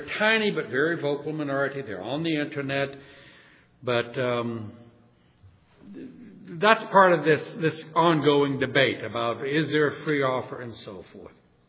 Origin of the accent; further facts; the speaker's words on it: Michigan, United States; I'm from Western Michigan. Yes, I was raised in a Calvinist church.